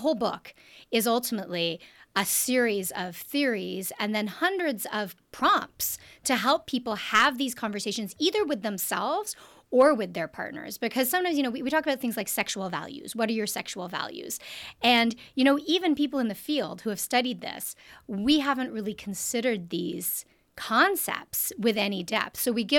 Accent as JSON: {"language": "English", "country": "Canada", "said": "I'm also Canadian."}